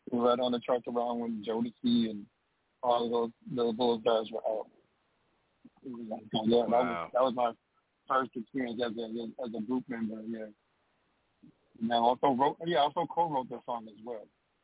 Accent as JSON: {"language": "English", "town": "Miami Beach", "region": "Florida", "country": "United States", "tie": "born or raised there", "said": "I'm born and raised in Miami Beach, Florida. Like most R&B singers, we grow up in church."}